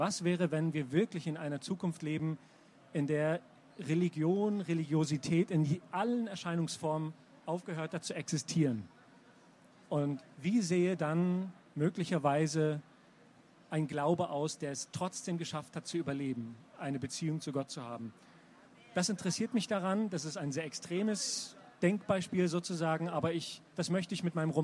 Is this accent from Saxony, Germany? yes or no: yes; Dresden, Saxony, Germany; ich komme aus Dresden und es war damals noch zu Zeiten des Ostblocks